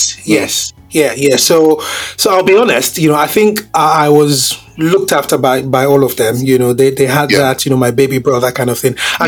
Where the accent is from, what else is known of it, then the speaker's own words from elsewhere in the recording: Nigeria; So obviously, you know, I grew up in Nigeria, like, you know, mm-hmm. all of us did, yeah.